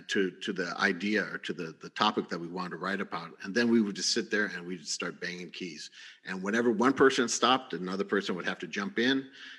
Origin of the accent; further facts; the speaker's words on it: San Bernardino, California, United States; And since I was a Chicano from San Bernardino